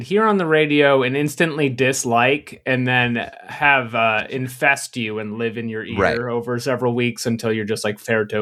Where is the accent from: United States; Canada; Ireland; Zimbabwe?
United States; Because frankly, as an American, I don't remember much of these countries exist until I watch Eurovision.